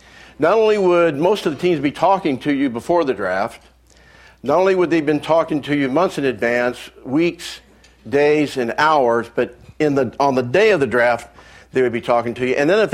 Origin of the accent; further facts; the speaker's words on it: Galesburg, Illinois, United States; people from Galesburg High School, which I grew up in Illinois, came to play.